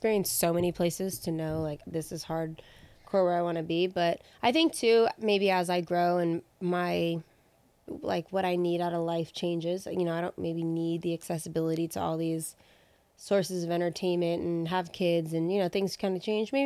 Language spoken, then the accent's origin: English; Pinole, California, United States; I'm from the Bay... specifically Pinole born and raised, and I really love it here.